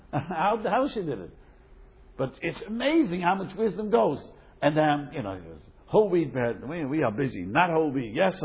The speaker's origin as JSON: {"language": "English", "country": "United States", "tie": "born or raised there", "said": "I'm not into sports. I grew up in America."}